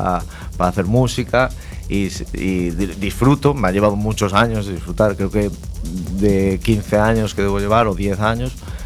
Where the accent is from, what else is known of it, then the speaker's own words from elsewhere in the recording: Sada, Galicia, Spain; y yo soy de Sada, entonces una serie de amigos de la zona